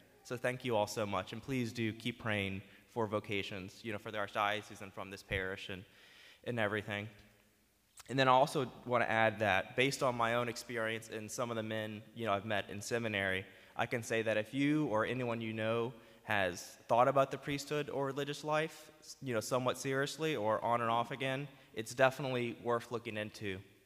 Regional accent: Metairie, Louisiana, United States; I grew up in Metairie. I went to Jesuit High School, and I graduated there in 2011.

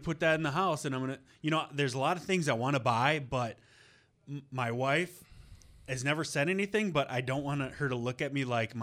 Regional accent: Sun Prairie, Wisconsin, United States; I grew up in Sun Prairie, Wisconsin area

